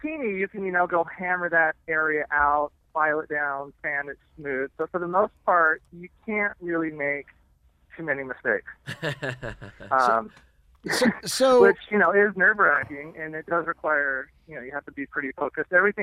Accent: St. George, Utah, United States; Oh, I'm sorry, St. George.

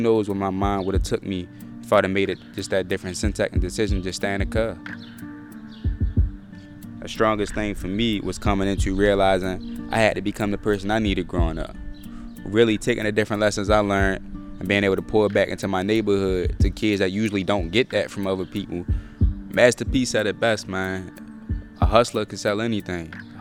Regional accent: Baltimore, Maryland, United States; I'm born and raised East Baltimore. You know, I come from McElderry Park. We call it down the hill where I'm from.

